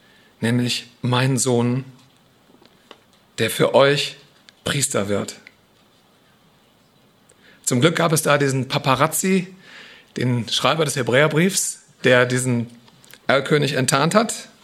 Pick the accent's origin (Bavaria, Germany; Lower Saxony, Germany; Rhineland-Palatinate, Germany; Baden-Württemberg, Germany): Rhineland-Palatinate, Germany; Ich stamme aus dem Hunsrück